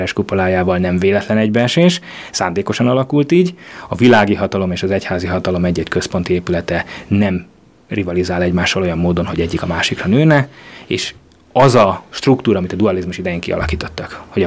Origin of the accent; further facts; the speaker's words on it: Hungary; én ezt tudom, én is vidéki származású vagyok